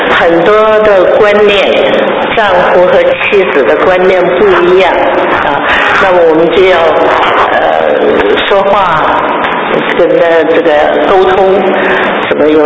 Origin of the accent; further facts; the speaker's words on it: China; 我们中国人呢也是说，近朱者赤，近墨者黑